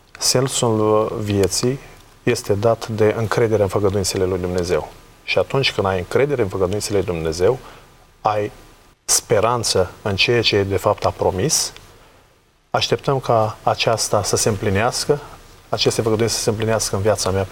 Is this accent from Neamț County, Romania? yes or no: yes; Bodești, Neamț County, Romania; Vin din Moldova și anume din județul Neamț, din localitatea Bodești, în care există două biserici adventiste. Una în Bodești de Sus și una în Bodești de Jos. Frecventez biserica din Bodești de Jos împreună cu familia.